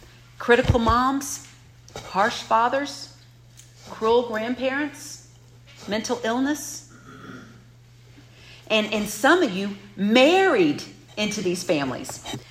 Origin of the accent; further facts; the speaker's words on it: the South, United States; For example, I grew up in the South in a middle-class suburban neighborhood.